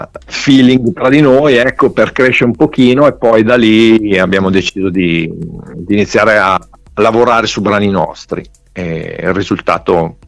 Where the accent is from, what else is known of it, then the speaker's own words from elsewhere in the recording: Como, Lombardy, Italy; noi siamo di Como